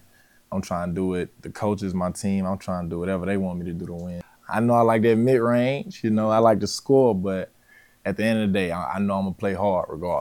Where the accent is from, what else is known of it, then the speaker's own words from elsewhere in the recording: Alabama, United States; And, you know, I'm from Alabama. I'm used to the heat, the humidity, and all that.